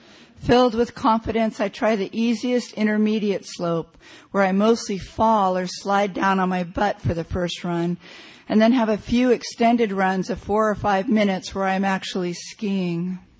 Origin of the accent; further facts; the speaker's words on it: California, United States; I'm from California.